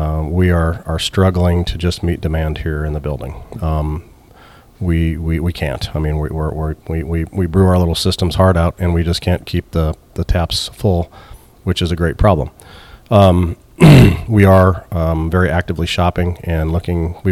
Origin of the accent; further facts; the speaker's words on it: Missouri, United States; This is my hometown. I mean, I grew up here, and I was very determined to do it in my home community.